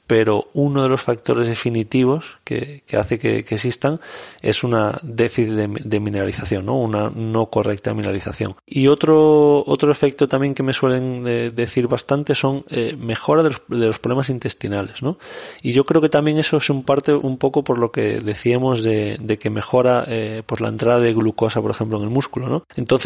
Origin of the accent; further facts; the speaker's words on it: Galicia, Spain; yo como buen gallego voy a decir, depende.